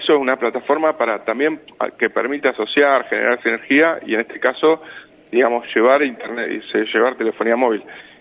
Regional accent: Argentina; nosotros como argentinos

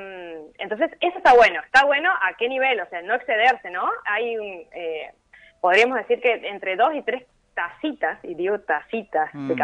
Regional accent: Argentina; es una infusión que nos, como argentinos, nos encanta para arrancar la mañana

